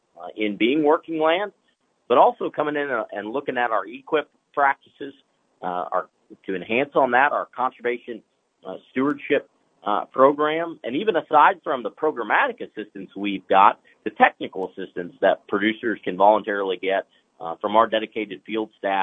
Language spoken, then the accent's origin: English; Texas, United States; Texas is the hotbed, my home state, the secretary's home state.